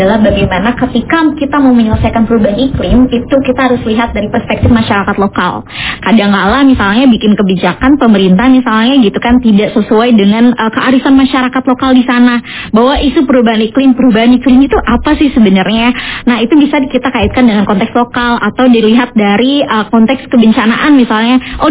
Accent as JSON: {"language": "Indonesian", "town": "Sukabumi", "region": "West Java", "country": "Indonesia", "said": "Jadi aku tuh asalnya dari Sukabumi gitu ya."}